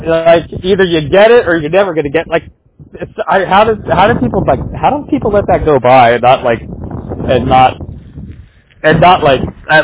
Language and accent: English; United States; You know what? I'm American, so I don't really get irony.